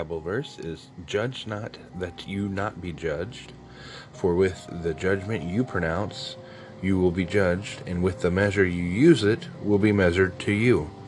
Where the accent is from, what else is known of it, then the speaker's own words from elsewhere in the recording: Missouri, United States; also born or lived in Virginia; But, yeah, I'm from Missouri. I was born in Virginia, but I lived in Missouri most of my life